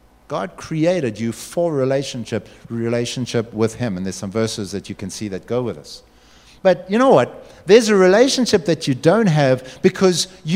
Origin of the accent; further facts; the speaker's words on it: Durban, KwaZulu-Natal, South Africa; You know, I was from Grosvenor Boys on the Bluff. We were not rocket scientists. Most of us smoked way too much grass.